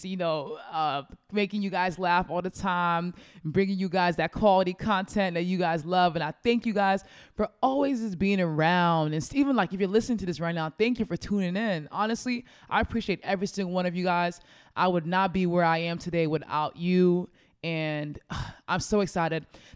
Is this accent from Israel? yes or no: no; Nigeria; just to let you guys know, yeah, I'm Nigerian.